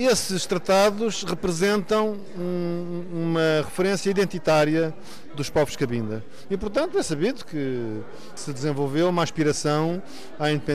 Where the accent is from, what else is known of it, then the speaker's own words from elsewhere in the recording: Portugal; eu como português sinto-me embaraçado